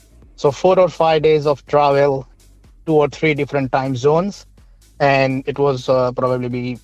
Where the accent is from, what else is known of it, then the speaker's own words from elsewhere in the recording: India; moved away as an adult; now in Perth, Australia; Hey, I'm recently migrated from India, and after coming to Perth